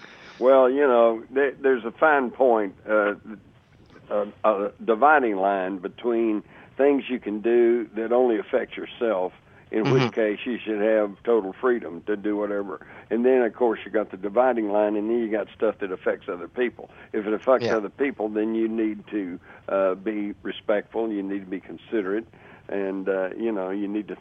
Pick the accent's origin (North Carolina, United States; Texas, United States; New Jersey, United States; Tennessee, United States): Texas, United States; I mean, I was brought up in Texas. I used to go quail hunting and deer hunting and wild hog hunting and everything else.